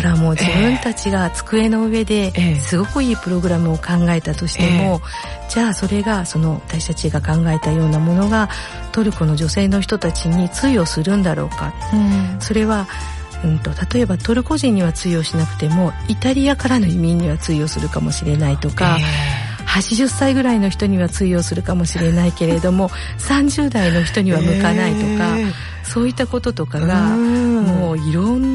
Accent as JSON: {"language": "Japanese", "town": "Okazaki", "region": "Aichi", "country": "Japan", "tie": "born or raised there", "said": "私は日本の、私は岡崎の出身なので、この片田舎で生まれ育って、"}